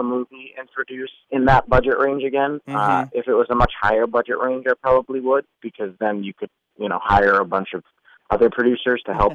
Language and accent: English; Boston, Massachusetts, United States; but growing up, of course, I played baseball all the time, and that was it.